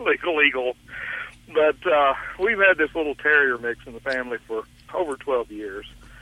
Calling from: Tyler, Texas, United States; Tyler, Texas.

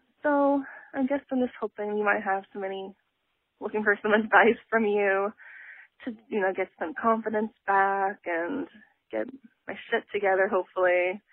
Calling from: Vancouver, British Columbia, Canada; I'm calling from Vancouver, Canada.

